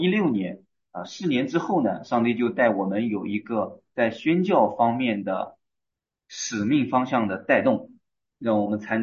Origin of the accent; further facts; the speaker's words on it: Anhui, China; 我是安徽人，从小呢在安徽本土的家庭教会的背景下长大。